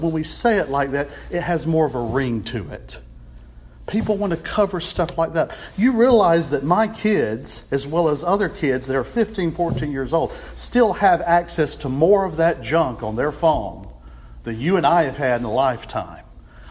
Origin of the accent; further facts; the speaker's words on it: United States; Not my queen. I'm an American.